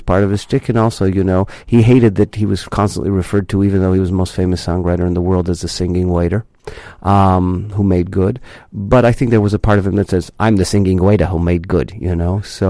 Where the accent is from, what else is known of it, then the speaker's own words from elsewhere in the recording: Canada; I mean, being a Canadian, but I'm a short, fat Jewish boy who's presenting at 6'4".